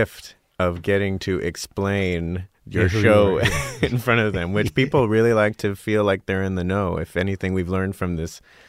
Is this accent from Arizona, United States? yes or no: yes; Scottsdale, Arizona, United States; I have a similar background to you. I'm a middle-class Jew from the desert.